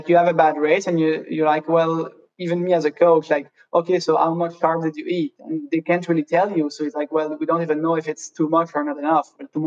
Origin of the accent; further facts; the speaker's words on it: Quebec, Canada; also born or lived in Switzerland; Yeah, I think, well, I'm born in Switzerland, but I grew up in Quebec. I think I was 3 years old when we moved.